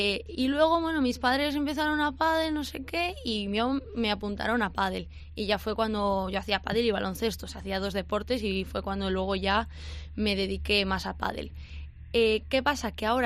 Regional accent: Valladolid, Castile and León, Spain; Yo además soy orgullosa de Valladolid, siempre lo digo que soy de Valladolid, me encanta.

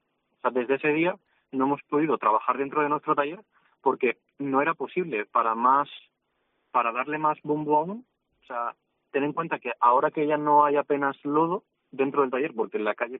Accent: Paiporta, Valencian Community, Spain; now in Chiva, Spain; yo soy de Paiporta, yo soy paiportino. Uh-huh. Y entonces toda mi familia está allí. Yo me vine a vivir aquí a Chiva por cercanía al taller en enero, va a hacer un año.

